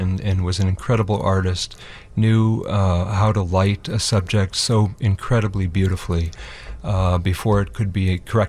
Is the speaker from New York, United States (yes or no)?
no; Evanston, Illinois, United States; I grew up in Evanston, and I spent some time at Rochester Institute of Technology.